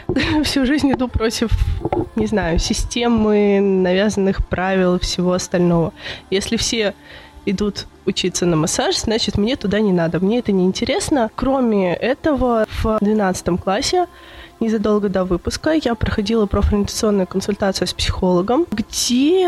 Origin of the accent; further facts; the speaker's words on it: Novgorod, Russia; born there; Родилась я в Новгороде, училась в областной специальной коррекционной школе интерната.